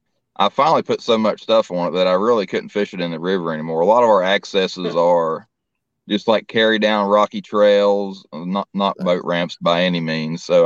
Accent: West Virginia, United States; I'm from Central West Virginia.

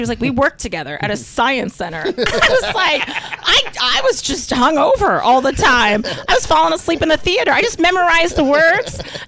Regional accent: Pennsylvania, United States; I also went once to a forklift job interview because I am from Pennsylvania.

